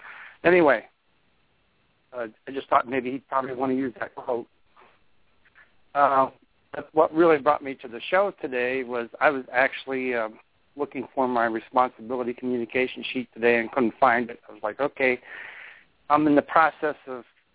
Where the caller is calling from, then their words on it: Ithaca, New York, United States; from Ithaca.